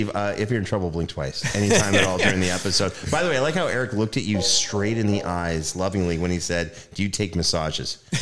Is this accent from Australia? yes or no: no; Ontario, Canada; growing up in Northern Ontario, Canada, really French Canada